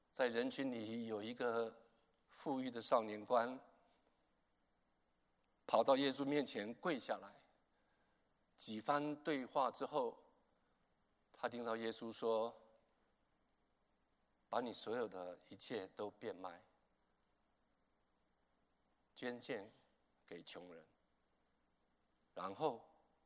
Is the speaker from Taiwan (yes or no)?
no; China; 我们中国人